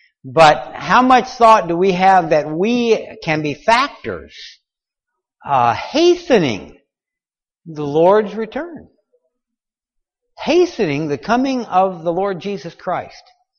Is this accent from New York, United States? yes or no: no; Oklahoma City, Oklahoma, United States; I'm from Oklahoma City.